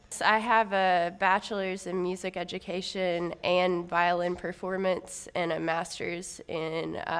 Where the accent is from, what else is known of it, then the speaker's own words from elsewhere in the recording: West Virginia, United States; I grew up in West Virginia, actually, right outside of Charleston, West Virginia.